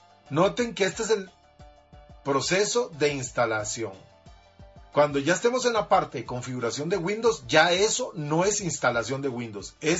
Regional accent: Costa Rica; Yo soy de Costa Rica, América Central.

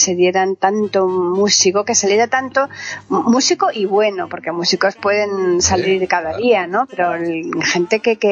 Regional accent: Alcalá de Guadaíra, Andalusia, Spain; A lo mejor era de mi pueblo, de Alcalá de Guadaíra, de Sevilla.

